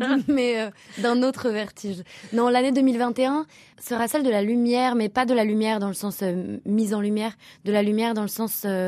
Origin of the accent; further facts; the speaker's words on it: Paris, Île-de-France, France; J'ai 27 ans et je suis parisienne.